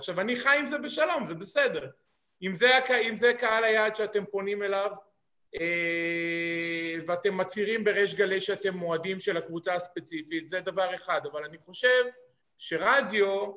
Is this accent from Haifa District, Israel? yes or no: yes; Haifa, Haifa District, Israel; born there; אני יליד חיפה, בן 38. אוהד הפועל חיפה